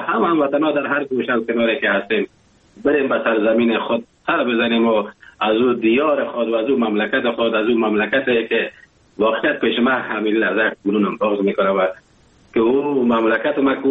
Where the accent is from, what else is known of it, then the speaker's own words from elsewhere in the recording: Afghanistan; now in Germany; وقتی زمانی که من از افغانستان بر آمدم به کشور آلمان آمدم،